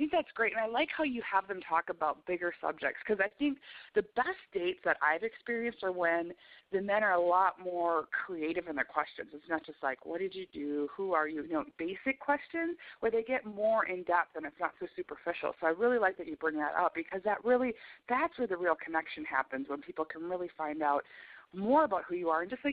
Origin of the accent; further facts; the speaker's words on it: Chicago, Illinois, United States; I'm from the Midwest originally in Chicago